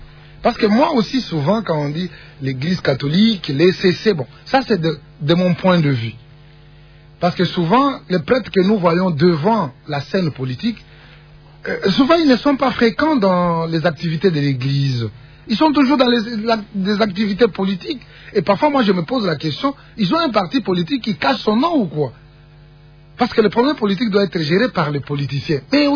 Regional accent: DR Congo; nous, en tant que Congolais, nous devons comprendre

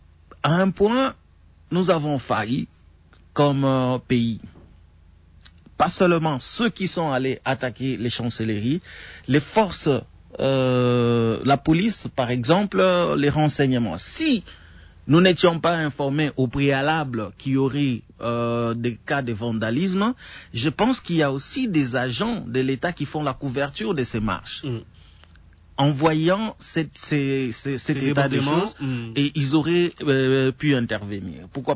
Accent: DR Congo; Moi, je suis Congolais, je défends la RDC

